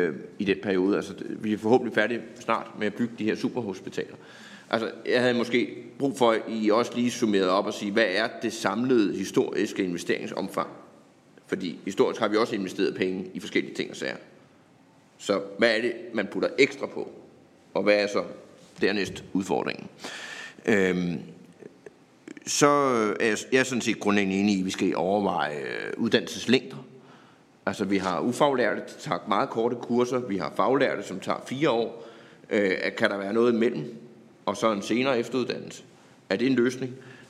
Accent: Capital Region of Denmark, Denmark; jeg kommer selv fra Nordsjælland

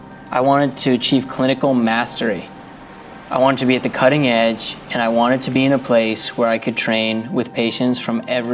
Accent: Fair Lawn, New Jersey, United States; I grew up in Fairlawn, New Jersey, just outside of New York City. I'm the oldest of three siblings

